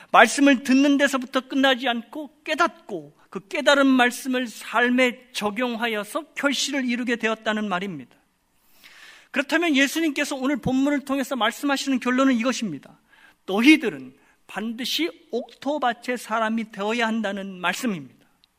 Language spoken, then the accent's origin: Korean; Chungcheong, South Korea; 제가 충청도 사람인데요. 충청도 삽두리에 냅둬유라는 말이 있습니다.